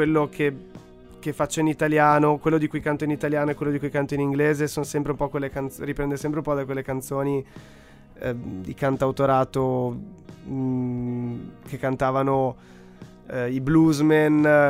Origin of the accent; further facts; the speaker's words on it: Belluno, Veneto, Italy; now in Turin, Italy; Sono bellunese, nato e cresciuto a Belluno. La mia famiglia è anche di Napoli. Quindi sono un bellunese un po' atipico. Sono cresciuto a Pane … Però tra le Dolomiti.